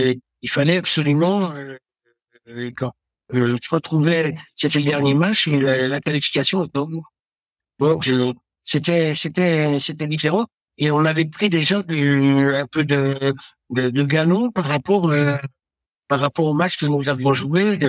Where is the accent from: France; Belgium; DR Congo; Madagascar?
France; Quand on est français, on n'aime pas que ça marche bien.